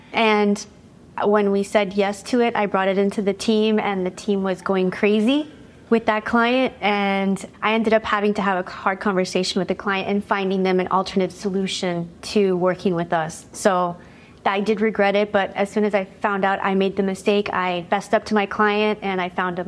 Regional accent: Miami, Florida, United States

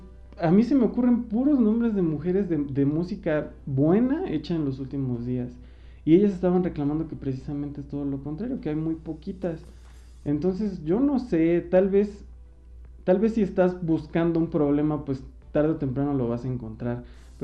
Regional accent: Mexico; somos ciudadanos de México, que también vivimos esta inseguridad

